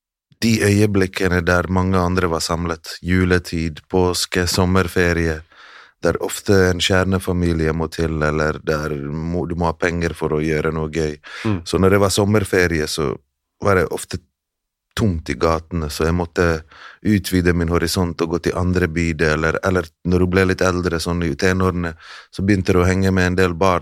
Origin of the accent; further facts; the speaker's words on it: Mostar, Federation of Bosnia and Herzegovina, Bosnia & Herzegovina; Norwegian is a second language; now in Norway; jeg ikke bare en bosnier-jugoslav, men jeg fra Sør-Herzegovina, jeg fra Mostar.